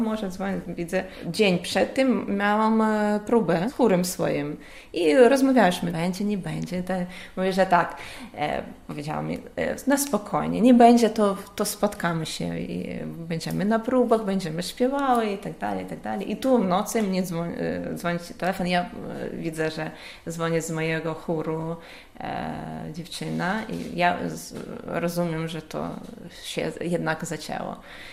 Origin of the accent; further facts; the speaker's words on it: Kyiv, Ukraine; Polish is a second language; moved away as an adult; now in Poland; jestem z Kijowa, mam 39 lat. Przyjechałam tu po wybuchu wojny, tak, na całej Ukrainie w marcu 2022 roku.